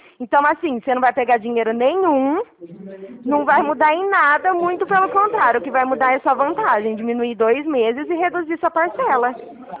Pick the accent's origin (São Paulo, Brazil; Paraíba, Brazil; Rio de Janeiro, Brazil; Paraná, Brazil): São Paulo, Brazil; Araraquara; eu sou aqui de Araraquara